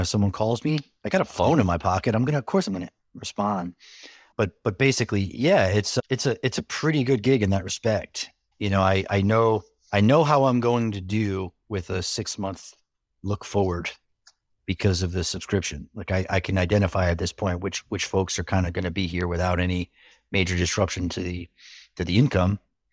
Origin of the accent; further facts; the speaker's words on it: New York, United States; Because I'm from Long Island, and that's how we Long Island doesn't do much right, but they know how to make a sub.